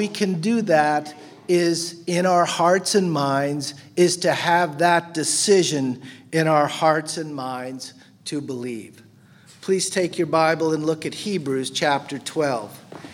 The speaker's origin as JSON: {"language": "English", "region": "California", "country": "United States", "said": "You know, I come from California, the San Francisco Bay Area, like Jerry."}